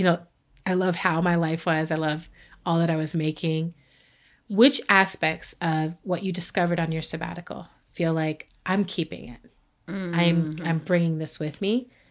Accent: Texas, United States; born there; I was born in Texas and all my people from Carolina, sonny.

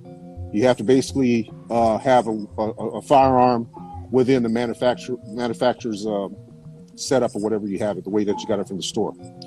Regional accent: Los Angeles, California, United States; And I'm from Los Angeles. I didn't always pack. I grew up without having to worry about worrying about packing as a kid.

